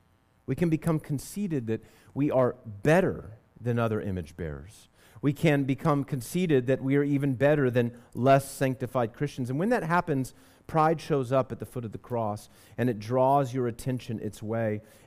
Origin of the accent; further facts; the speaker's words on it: United States; I am uncomfortable with Paul's glorification of weakness when I am thinking, as an American, as a red-blooded male, as a citizen with rights